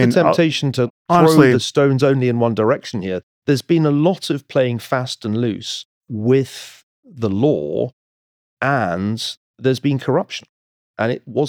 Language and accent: English; United States; but I'm an American having an argument with the vice president.